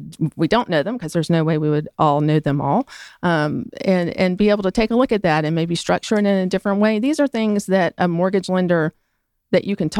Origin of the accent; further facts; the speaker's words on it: Atlanta, Georgia, United States; Well, I grew up here in Atlanta, so I'm very familiar with the area